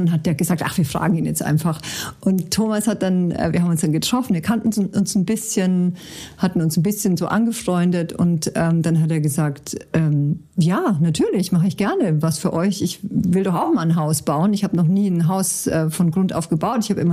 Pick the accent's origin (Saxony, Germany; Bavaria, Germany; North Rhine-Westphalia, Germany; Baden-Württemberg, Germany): Bavaria, Germany; es hat mich total an meine Kindheit erinnert im Allgäu